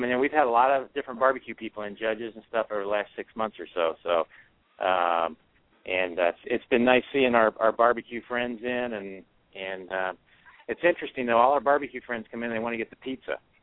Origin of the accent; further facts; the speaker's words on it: South Carolina, United States; I grew up in South Carolina, but we're Midwesterners for the last 25 years.